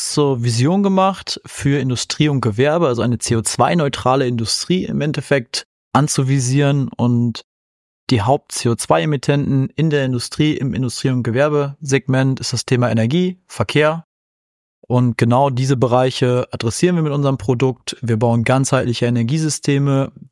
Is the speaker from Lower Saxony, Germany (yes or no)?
yes; Lingen, Lower Saxony, Germany; Ich komme eigentlich aus Lingen tatsächlich.